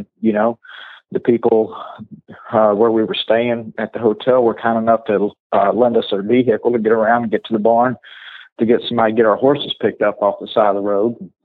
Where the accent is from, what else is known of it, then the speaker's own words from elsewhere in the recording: Fort Worth, Texas, United States; Well, I grew up around Fort Worth, Texas, and I come from a long line of horse trainers and rodeo athletes